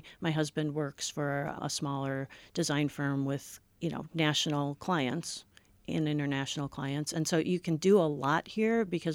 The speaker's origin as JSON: {"language": "English", "town": "Rochester", "region": "New York", "country": "United States", "tie": "born or raised there", "said": "I'm a second generation Kodaker. I grew up bowling in the Kodak Bowling League as a child. And so, you know, for folks who grew up in Rochester, there's this different connection to Kodak"}